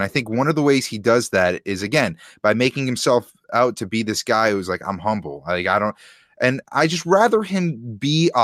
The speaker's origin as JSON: {"language": "English", "town": "Boston", "region": "Massachusetts", "country": "United States", "said": "And I'm from Boston. So I had this bias that's ingrained in me from hating the Cavaliers and LeBron James growing up."}